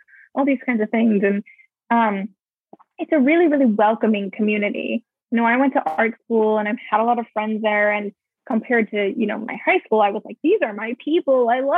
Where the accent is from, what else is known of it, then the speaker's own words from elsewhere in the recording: California, United States; I'm from Southern California. Dave is from Arizona, and he moved here, and he has this a little bit of an outsider view of the city. But I grew up here, and I went to school here. I went to school in Long Beach.